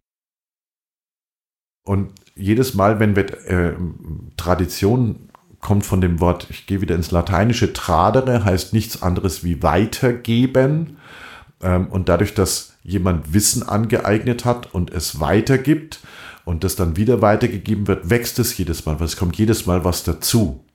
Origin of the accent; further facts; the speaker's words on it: Germany; Bei uns in Deutschland, eins der höchsten Güter, die wir haben, ist Brot.